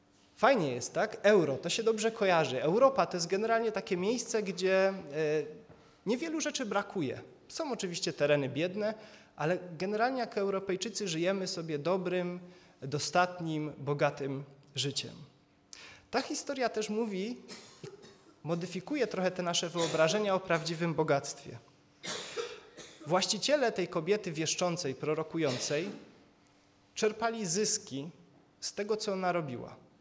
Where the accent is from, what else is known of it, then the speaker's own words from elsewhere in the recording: Wisła, Silesian Voivodeship, Poland; Ja jestem z Wisły, jestem lokalnym patriotą.